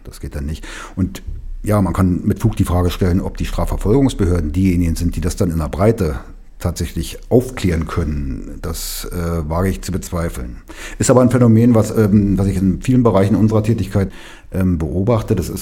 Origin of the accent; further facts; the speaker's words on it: Berlin, Germany; Naja, und als Berliner ist man da mal so ein bisschen hinten dran.